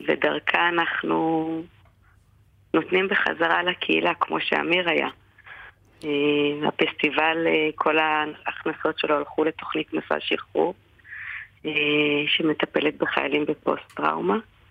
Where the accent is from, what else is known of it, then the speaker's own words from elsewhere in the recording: Jerusalem, Jerusalem District, Israel; המפקדים לא ענו, טסנו לסורוק, אנחנו ירושלמים